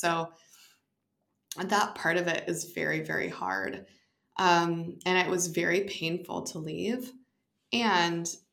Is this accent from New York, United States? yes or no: no; Boise, Idaho, United States; moved away; My hometown is great. I love Boise.